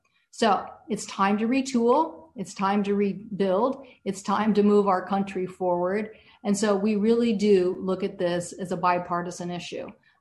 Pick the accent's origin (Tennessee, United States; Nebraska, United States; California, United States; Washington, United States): Washington, United States; Edmonds; I know for us in my hometown of Edmonds, Washington, our waterfront can sometimes be backed up for hours a day.